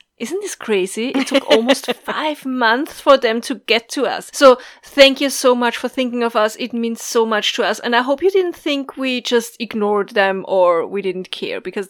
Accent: Austria; from Austria

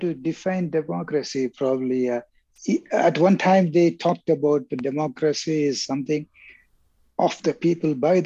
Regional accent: South India, India; now in Chennai, India; I was born down south in India, and I lived the first 21 years in a town, village, in a rural setup, basically.

